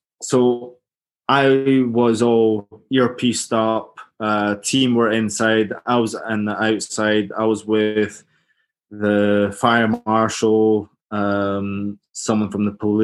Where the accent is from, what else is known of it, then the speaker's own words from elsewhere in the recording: Glasgow, Scotland, United Kingdom; accent: Glaswegian; So I put on my thickest Glaswegian accent and entertained for the next 20 minutes.